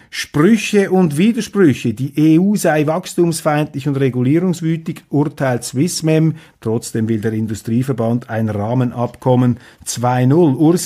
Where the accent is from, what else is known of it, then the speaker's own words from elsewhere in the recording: Switzerland; Aber ich argumentiere hier als Schweizer.